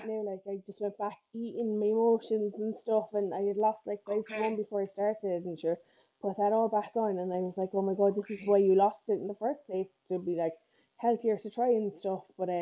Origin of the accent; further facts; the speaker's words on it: Cork, Munster, Ireland; I'm from Cork. I'm 38 in September